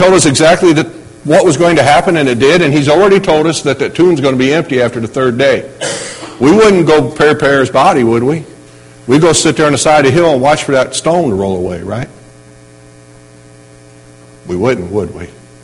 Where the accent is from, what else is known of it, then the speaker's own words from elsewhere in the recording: Missouri, United States; Doesn't matter what state we celebrate Easter in. Doesn't matter that we're from Missouri.